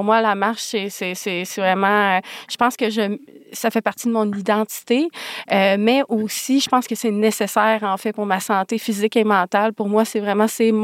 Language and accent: French; Quebec, Canada; moved away; Donc, je suis une drôle de petite bébite de la Gaspésie qui a décidé autre chose. Et puis, j'ai quitté la Gaspésie pour aller aux études à Rimouski, ensuite à Québec.